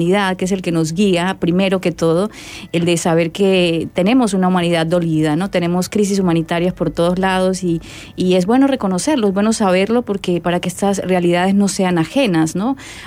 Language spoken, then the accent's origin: Spanish; Colombia; más cerca en México y en mi misma Colombia, ¿no? No solo en mi tierra natal